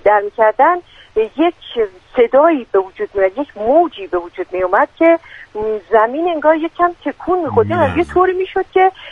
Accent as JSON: {"language": "Persian", "town": "Shiraz", "region": "Fars", "country": "Iran", "tie": "born or raised there", "also_born_or_lived": "Abadan", "said": "اصالتاً شیرازیم."}